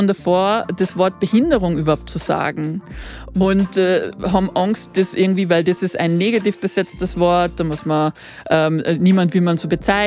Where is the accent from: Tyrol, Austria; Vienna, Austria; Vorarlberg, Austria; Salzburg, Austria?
Salzburg, Austria; Mittersill; Ich bin geboren in Mittersil in Salzburg und ich bin aufgewachsen auf einem Bergbauernhof.